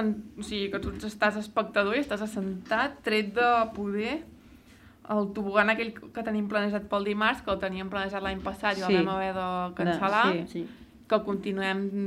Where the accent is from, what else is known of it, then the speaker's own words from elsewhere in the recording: Navàs, Catalonia, Spain; I som de Navàs tots dos